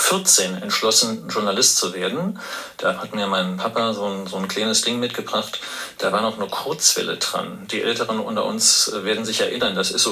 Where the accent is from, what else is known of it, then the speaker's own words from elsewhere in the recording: Überherrn, Saarland, Germany; Ich bin in der Tat in Überherrn zur Schule gegangen, zur Grundschule.